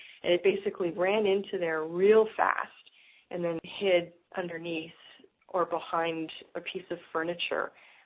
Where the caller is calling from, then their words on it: Sri Lanka; I'm calling from Sri Lanka, so sometimes it's very difficult for me to hear.